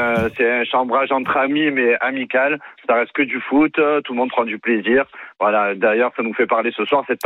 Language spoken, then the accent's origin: French; Marseille, Provence-Alpes-Côte d'Azur, France; Et en tant que Marseillais et supporter de Marseille, ça me fait mal au cœur